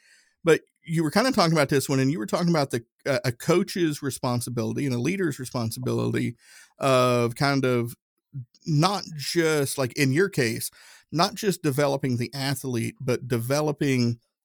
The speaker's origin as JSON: {"language": "English", "region": "Tennessee", "country": "United States", "said": "I grew up Southern Baptist. I'm from Tennessee."}